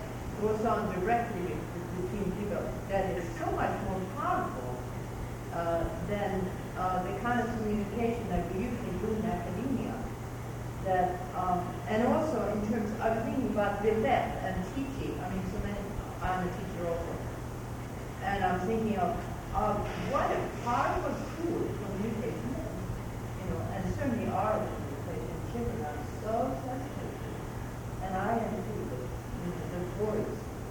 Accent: Sweden; I'm from Sweden, but my cup and my culture in terms of religion is very similar to the past.

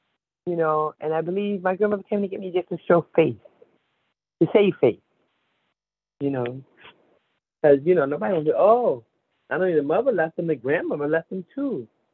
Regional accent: New York City, New York, United States; I was born in 1969 in New York City at Roosevelt Hospital on 59th Street and 10th Avenue.

